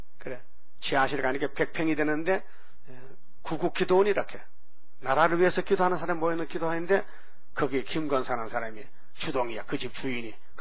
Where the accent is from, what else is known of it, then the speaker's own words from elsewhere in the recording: Uiseong, North Gyeongsang, South Korea; 저는 경상도 의성 사람이고.